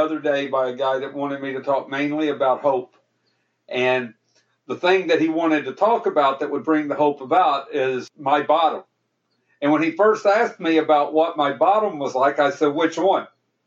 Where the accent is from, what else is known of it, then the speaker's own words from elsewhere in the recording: Kentucky, United States; accent: Kentucky; I've had an accent my whole life. I'm from Kentucky. Of course I got an accent.